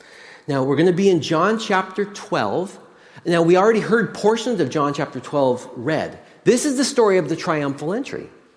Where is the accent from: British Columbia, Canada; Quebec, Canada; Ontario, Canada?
British Columbia, Canada; Nelson; my hometown is Nelson, British Columbia, and it's in the middle of a, guess what, ponderosa pine forest.